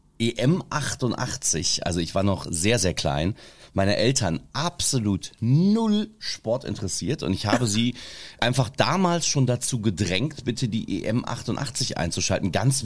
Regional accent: Untereschbach, North Rhine-Westphalia, Germany; Es war dann auch im Bergischen Land, wo ich aufgewachsen bin, in Untereschbach, also im Rheinisch-Bergischen Kreis, ganz klar

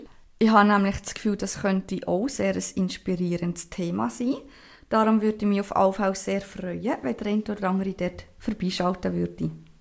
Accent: Basel, Basel-Stadt, Switzerland; also born or lived in Canton of Bern; ich bin aus dem Kanton Bern, ursprünglich von Basel. Vielleicht hört man das auch ein bisschen raus, ich weiss es nicht.

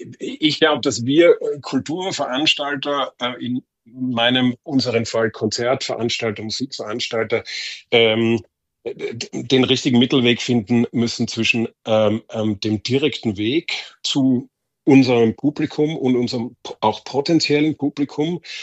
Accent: Vienna, Austria; und als Wiener sage ich, die Kronenzeitung ist in Deutschland auch gut bekannt

